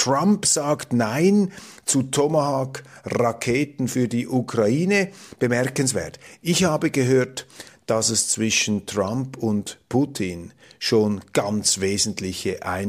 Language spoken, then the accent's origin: German; Switzerland; was uns ja als Schweizer sowieso nicht zusteht